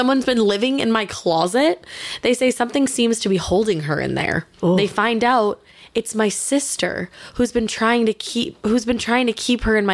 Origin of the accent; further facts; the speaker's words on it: Louisiana, United States; Did I mention I'm originally from Louisiana?